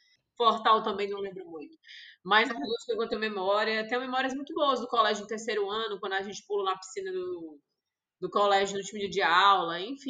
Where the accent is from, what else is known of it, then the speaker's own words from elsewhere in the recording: Ceará, Brazil; now in Recife, Brazil; moro aqui em Recife. Hoje sou cearense, mas moro em Recife.